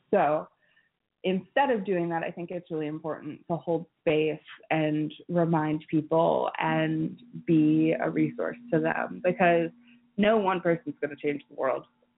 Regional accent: Washington, District of Columbia, United States; I know that's got to do with the fact that I'm from Washington, D.C., and we don't actually have representation for real.

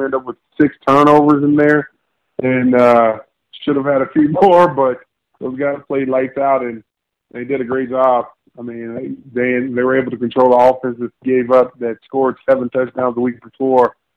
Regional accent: Virginia, United States; and I'm from Virginia, so that's the southern

